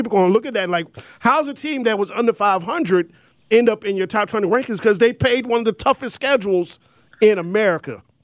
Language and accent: English; Baltimore, Maryland, United States; because it takes me back to my home state, And that's St. Francis out of Baltimore.